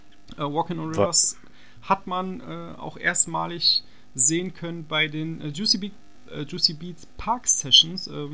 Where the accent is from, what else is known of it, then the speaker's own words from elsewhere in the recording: Dortmund, North Rhine-Westphalia, Germany; Und da kann man natürlich als Dortmunder auch ein bisschen stolz sein, dass wir dann auch schon so ganz guten Sound in der Heimat haben.